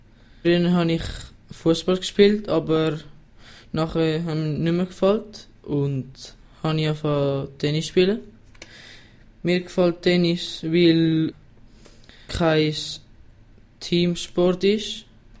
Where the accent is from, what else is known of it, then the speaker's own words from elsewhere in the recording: Spain; German is a second language; Ich bin 13. Ich komme aus Spanien.